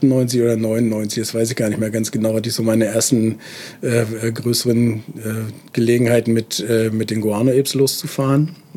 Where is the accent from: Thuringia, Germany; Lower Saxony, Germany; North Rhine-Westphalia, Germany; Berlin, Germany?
Lower Saxony, Germany; Göttingen; Wir kommen also beide aus Göttingen